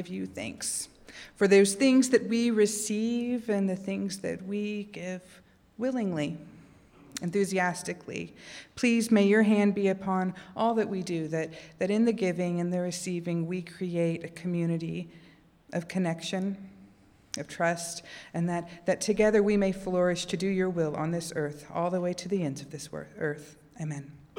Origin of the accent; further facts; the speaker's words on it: Texas, United States; Many of you already know that I'm a Texan, and if you don't, well, howdy. You do now.